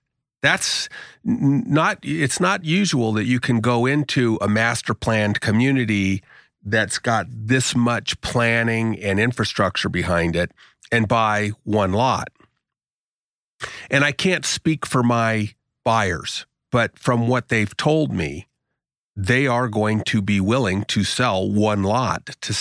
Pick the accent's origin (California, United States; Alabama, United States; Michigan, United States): California, United States; I come from Southern California and I love the movie Chinatown